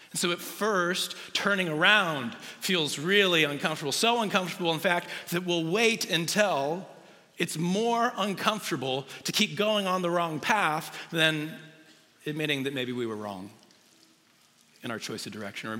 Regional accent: Des Moines, Iowa, United States; I grew up in the Des Moines area.

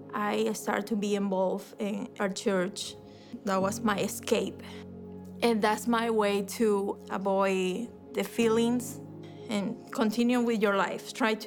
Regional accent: Venezuela; I grew up in Venezuela.

